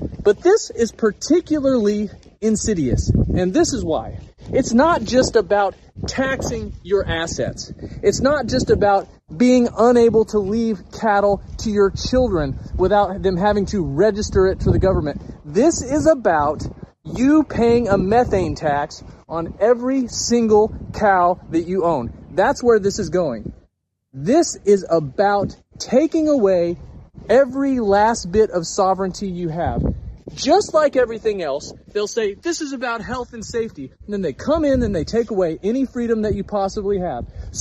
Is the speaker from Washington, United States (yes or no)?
no; Texas, United States; from my perspective as a Texan, as an American. And here is why. My family's been ranching in Texas since the 1880s